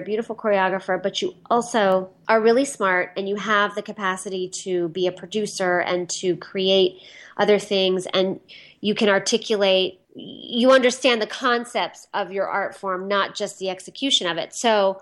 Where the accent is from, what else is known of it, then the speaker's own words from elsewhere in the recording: New York, United States; You know, I really love New York. I'm a New Yorker for sure. I mean, I lived upstate and I lived right in the city and I love New York.